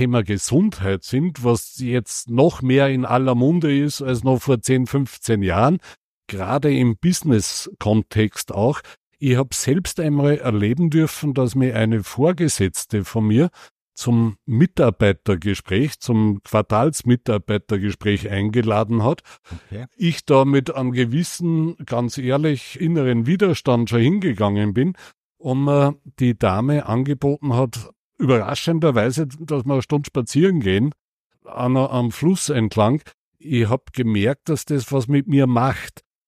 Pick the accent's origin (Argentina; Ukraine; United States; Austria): Austria; Sind wir Österreicher eher die Ranzer